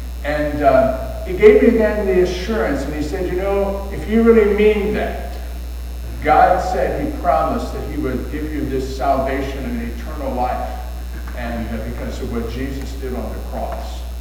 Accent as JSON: {"language": "English", "town": "Waynesboro", "country": "United States", "tie": "born or raised there", "said": "my home church where we grew up together in Waynesboro."}